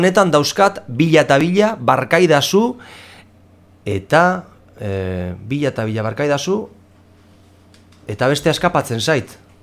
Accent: Amorebieta-Etxano, Basque Country, Spain; Zornotzan badaukate nire herrian

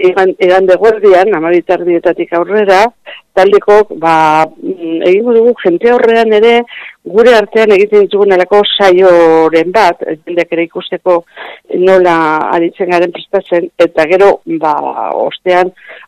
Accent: Basque Country, Spain; Bueno, Arabakoa gara.

